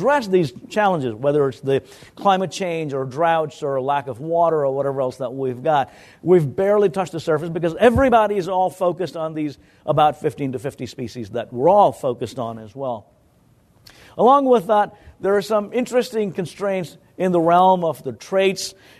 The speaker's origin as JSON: {"language": "English", "country": "India", "tie": "born or raised there", "lives_now": "United States", "said": "I was born and raised in India as a rice eater"}